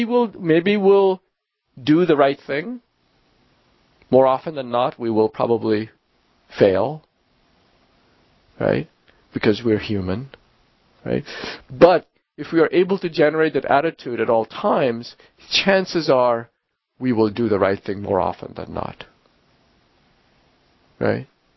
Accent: Kolkata, West Bengal, India; I grew up in Calcutta

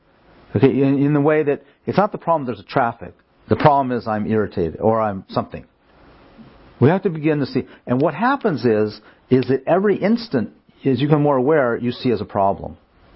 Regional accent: Los Angeles, California, United States; So I'm a lifetime Dodger fan because I grew up outside Los Angeles.

